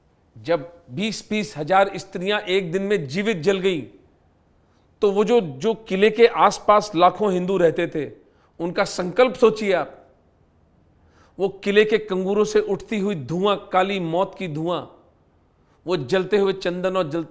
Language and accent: Hindi; Rajasthan, India; और राजस्थान में पला बड़ा होने के नाते लोकश्रुतियाँ कुछ थी मेरे पास में.